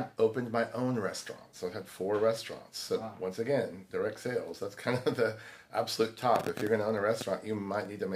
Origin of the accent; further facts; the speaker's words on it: Hot Springs, Arkansas, United States; born there; I was born in Arkansas. Okay. Hot Springs, Arkansas.